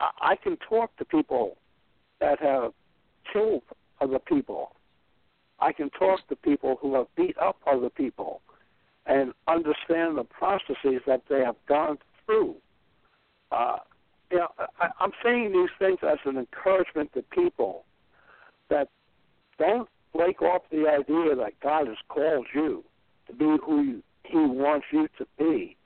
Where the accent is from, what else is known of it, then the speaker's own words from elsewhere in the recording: New York City, New York, United States; being a growing up in the Bronx and the gangs and going over to Vietnam and being in a war zone and then being a police officer in New York